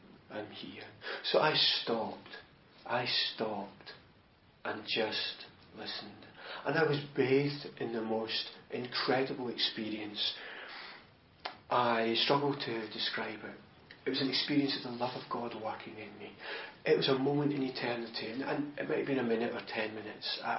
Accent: United Kingdom; Okay, we're British, so we're maybe not going to say it out loud.

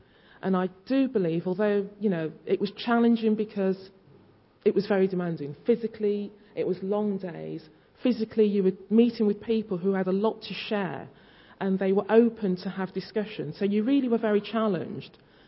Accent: Birmingham, West Midlands, United Kingdom; I grew up in Birmingham, you know, back in the 60s, multicultural.

